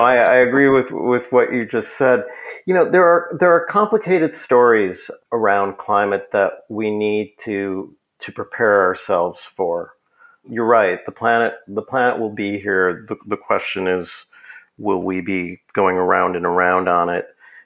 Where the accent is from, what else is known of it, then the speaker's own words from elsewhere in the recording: Minneapolis, Minnesota, United States; I grew up in Minneapolis and, you know, I know that I used to go skiing at these little ski hills around town.